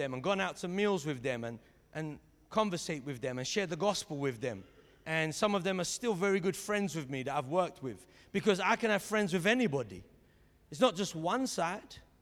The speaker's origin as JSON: {"language": "English", "region": "London", "country": "United Kingdom", "tie": "born or raised there", "said": "So, okay, let's just say I grew up in South London my whole life, council estate, single-parent family."}